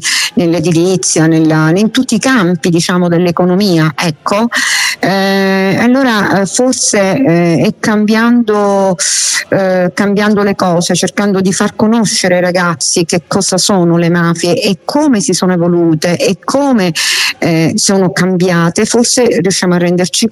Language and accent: Italian; Sicily, Italy; essendo io siciliana, ho deciso che dovendo io amo la mia patria, la mia terra, che è la Sicilia